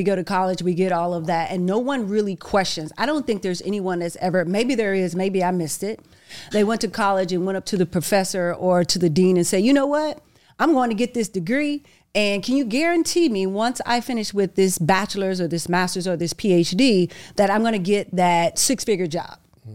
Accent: Arkansas, United States; I'm U.S. Army retired major. I'm originally from Arkansas. Okay. People always say, it's black people in Arkansas? Yeah, it's black people in Arkansas.

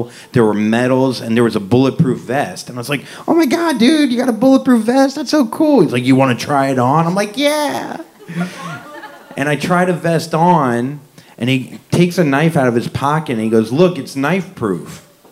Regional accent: the South, United States; I'm Jewish, and I'm from the South, though. I was from, where I was from, though, there was no Jewish kids, you know.

